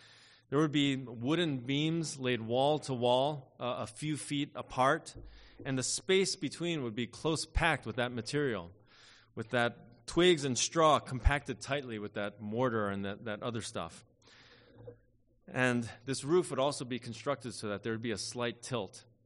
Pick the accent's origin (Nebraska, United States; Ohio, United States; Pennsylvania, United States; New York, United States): Pennsylvania, United States; Philadelphia; I'm from the East Coast, as many of you know, and growing up in Philadelphia, near Philadelphia